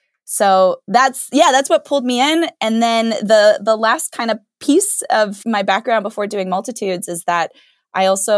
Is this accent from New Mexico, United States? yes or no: no; Arizona, United States; also born or lived in Stanford, United States; I grew up in Arizona and then did my college degree out at Stanford.